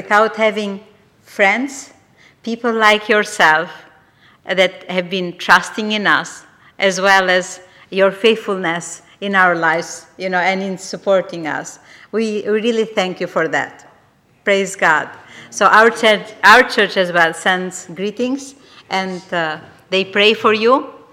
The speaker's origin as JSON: {"language": "English", "country": "Albania", "said": "we have Matteo with us. His first time here in UK this time, and we come from Albania, but this church is like home to us."}